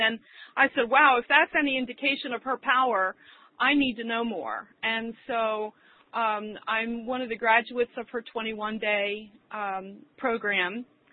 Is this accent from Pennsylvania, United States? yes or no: yes; Pennsylvania, United States; I'm from Pennsylvania. Do you mean me?